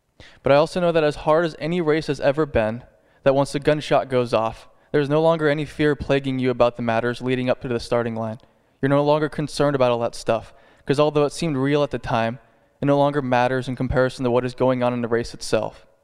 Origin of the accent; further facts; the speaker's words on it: Scio, Oregon, United States; Scio Baptist Church in Linn County, which is actually my father's and my uncle's and my aunt's town, my hometown, which I once lived here a while and I always wanted to live here.